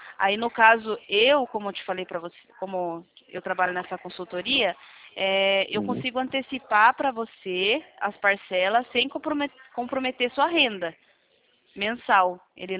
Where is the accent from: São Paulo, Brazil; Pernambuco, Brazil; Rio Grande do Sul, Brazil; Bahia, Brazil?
São Paulo, Brazil; Sorocaba; É, eu sou de Sorocaba.